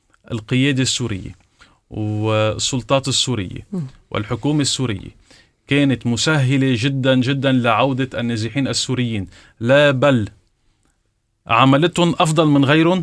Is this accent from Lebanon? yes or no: yes; Lebanon; ولكن أنا كلبناني في عندي ملف داخل الأراضي اللبنانية